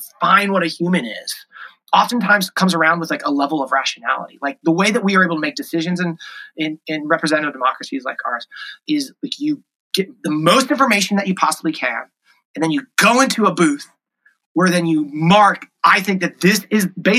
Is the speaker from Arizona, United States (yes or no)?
yes; Arizona, United States; So we were actually, so I grew up in Arizona